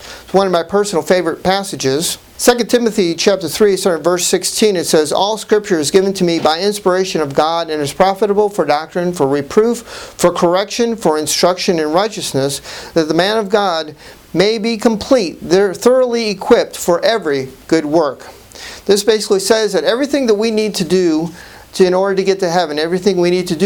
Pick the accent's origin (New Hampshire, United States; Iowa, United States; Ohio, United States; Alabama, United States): Ohio, United States; Since I'm from Ohio